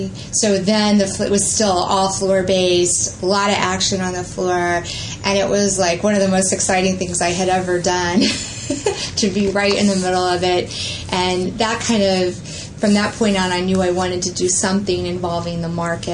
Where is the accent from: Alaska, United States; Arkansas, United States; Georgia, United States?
Arkansas, United States; growing up in Northwest Arkansas, of being around Walmart, it was sort of the heart of Walmart